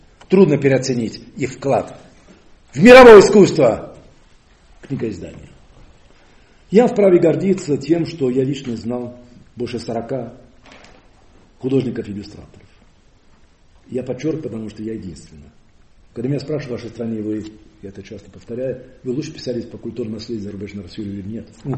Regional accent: Nice, Provence-Alpes-Côte d'Azur, France; first language Provençal; Russian is a second language; я не малохольный француз, я из альпийских горцев, я из Ниццы.

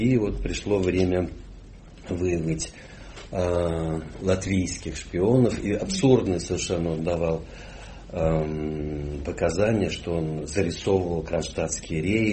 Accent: Saint Petersburg, Russia; добавок я сам из Ленинграда, и поэтому эта история такая, она больше ленинградская.

